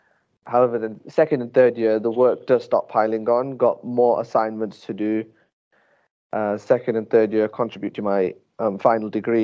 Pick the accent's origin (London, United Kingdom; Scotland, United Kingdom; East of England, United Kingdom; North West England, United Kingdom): North West England, United Kingdom; Blackburn; I'm a third year law student at Lancaster Uni. I'm originally from Blackburn. I was born there. My parents were also born in Blackburn. My grandparents immigrated from India, from Gujarat. I studied at Blackburn College